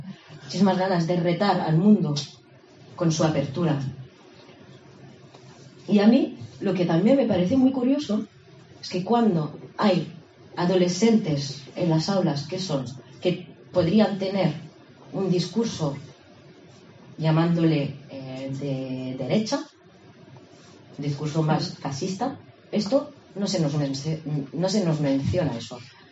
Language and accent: Spanish; Morocco; y yo soy marroquí